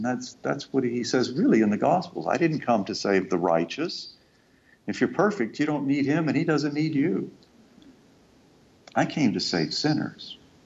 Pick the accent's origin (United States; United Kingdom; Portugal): United States; Texas; broadcast today from Great State, my home state of Texas.